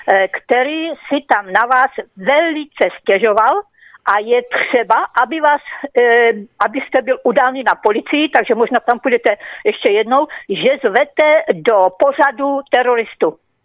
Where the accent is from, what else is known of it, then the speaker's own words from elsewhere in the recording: Znojmo, South Moravian Region, Czechia; podepisovala petici v mém rodném městě ve Znojmě